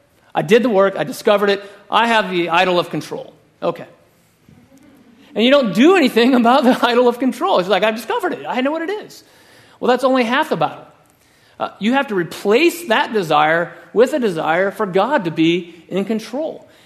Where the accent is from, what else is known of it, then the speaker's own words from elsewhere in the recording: Texas, United States; We're from West Texas.